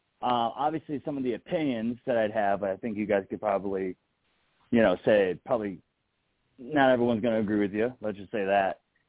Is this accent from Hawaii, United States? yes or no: no; New York, United States; now in Colorado, United States; I'm from New York originally, and I moved out west, not west, but Colorado, to be a little bit more conservative than where I'm from.